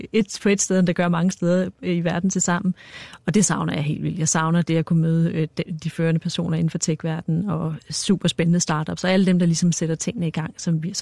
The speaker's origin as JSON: {"language": "Danish", "region": "Jutland", "country": "Denmark", "said": "Jeg kommer selv fra Jylland, så jeg ved, hvordan det er."}